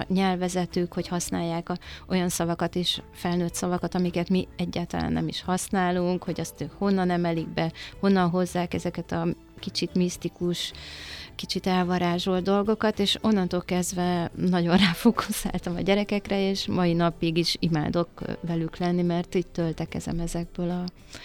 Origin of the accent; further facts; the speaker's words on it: Budapest, Hungary; Én részben zuglói vagyok.